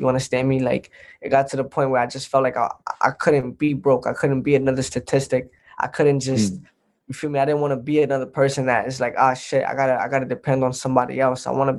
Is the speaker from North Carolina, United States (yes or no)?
no; Brooklyn, New York, United States; I grew up in Crown Heights. So, I mean, right now where I grew up at, they're trying to gentrify it now and move in different people.